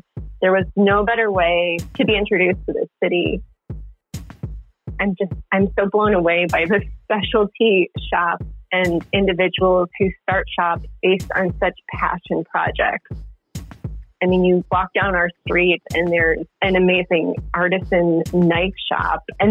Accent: New Hampshire, United States; I grew up in New Hampshire, but I actually never visited Portland.

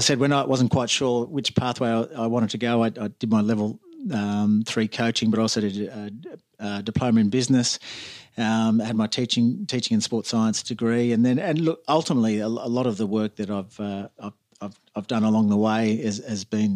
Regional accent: Canberra, Australian Capital Territory, Australia; I grew up in Canberra

